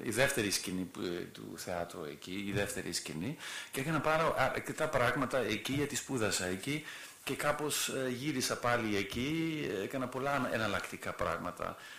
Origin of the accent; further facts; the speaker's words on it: Germany; now in Greece; μην βλέπετε ότι είμαι Γερμανός